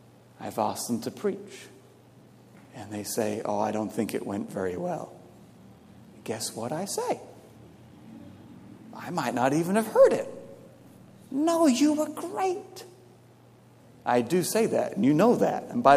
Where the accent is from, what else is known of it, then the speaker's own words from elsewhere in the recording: United Kingdom; I'm British, and this is what we do.